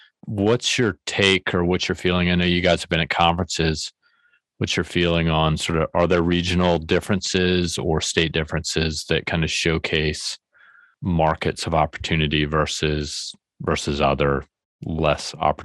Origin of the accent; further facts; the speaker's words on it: the South, United States; for those who don't know, I'm from the South, right? So I can take it.